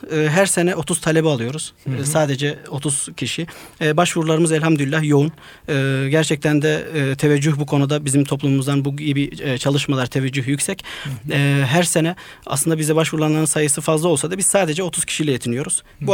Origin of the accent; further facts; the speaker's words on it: Mardin, Turkey; Mardinliyim.